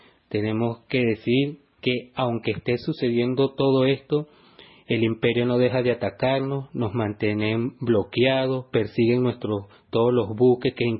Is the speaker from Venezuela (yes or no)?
yes; Venezuela; nosotros como pueblo venezolano le extendemos un gran agradecimiento al compañero